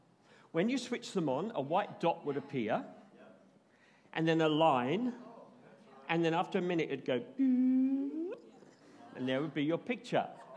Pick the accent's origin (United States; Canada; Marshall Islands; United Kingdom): United Kingdom; England; growing up in England in the 60s